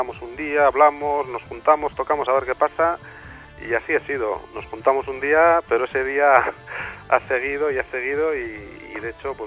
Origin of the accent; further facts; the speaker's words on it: Basque Country, Spain; somos dos músicos vascos y tres músicos occitanos. Mis compañeros occitanos son Joan Bodeón, Lucía Longué y Simón Guillomén. Y por la parte vasca estamos